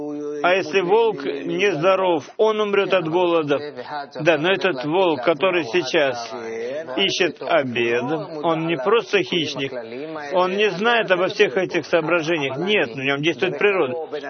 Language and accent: Russian; Tel Aviv, Tel Aviv District, Israel; я из Тель-Авива.